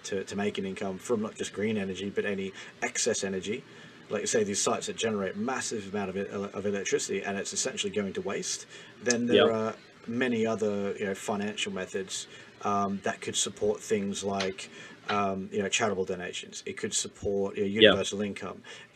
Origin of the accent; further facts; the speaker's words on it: Australia; now in United Kingdom; taking my experiences from growing up in Australia and moving over to the UK